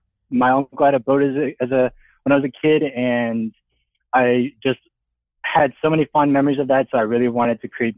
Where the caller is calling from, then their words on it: Atlanta, Georgia, United States; I am 26 years old, and I'm calling from Atlanta.